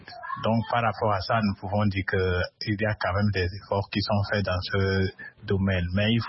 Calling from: Sokodé, Centrale, Togo; depuis Sokodé au Togo.

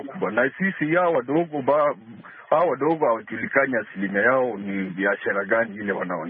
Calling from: Kitale, Trans-Nzoia County, Kenya; natoka Kenya, maeneo ya Kitale. Niko Kitale, Kenya.

